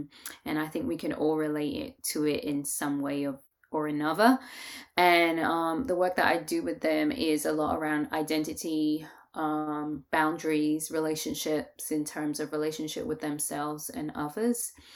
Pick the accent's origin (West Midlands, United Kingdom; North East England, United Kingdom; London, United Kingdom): London, United Kingdom; now in Georgia, United States; I am from London, born and raised.